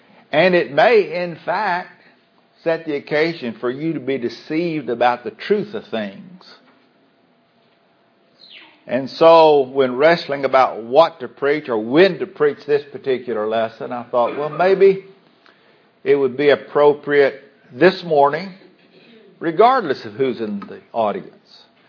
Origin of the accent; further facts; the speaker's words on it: Port Arthur, Texas, United States; I've been in Umbo for 32 years. I've been hearing it the whole time. I grew up in Port Arthur, Texas.